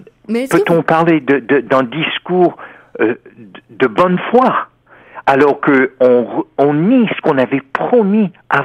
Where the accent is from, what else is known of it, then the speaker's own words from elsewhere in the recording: United States; Ah oui, le paysage médiatique a changé complètement depuis mon enfance aux États-Unis